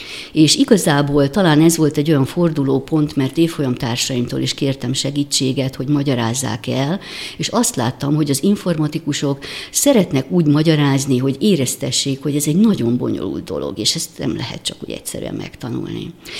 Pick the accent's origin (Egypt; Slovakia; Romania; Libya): Egypt; A szüleim révén kerültünk többször Egyiptomba, úgyhogy összesen 11 évet éltem ott le. Mondhatom azt, hogy ott nevelkedtem, ott cseperedtem. Két húzamban, tehát kiskoromban és tinédzser koromban